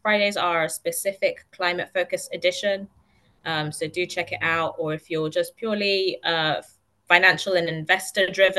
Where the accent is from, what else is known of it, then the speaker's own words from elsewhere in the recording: Kenya; also born or lived in Slough; now in United Kingdom; I'm originally from Kenya, by the way. I'm a Kenyan, hence why I can still remember all the Kenyan conferences. When I got to the UK, I was right next to Black Park in Slough, good old-fashioned Slough